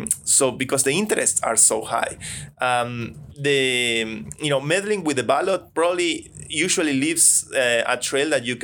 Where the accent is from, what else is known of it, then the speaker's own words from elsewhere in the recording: Argentina; which I come from Argentina.